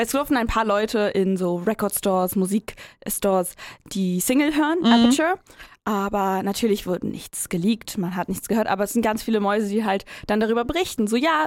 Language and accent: German; Germany; wir als Deutsche